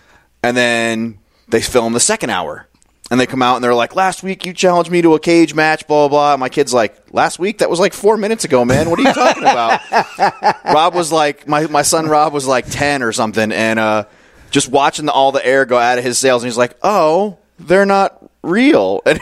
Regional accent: Connecticut, United States; growing up in Connecticut, I grew up in the burbs, man. We didn't have, I think we had like one black family in my hometown.

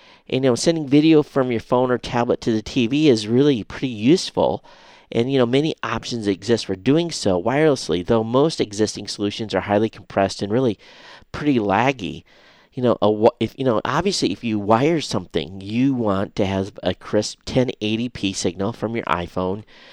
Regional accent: United States; And Bahrain was always a country that, as an American, you could pretty much go around and be safe.

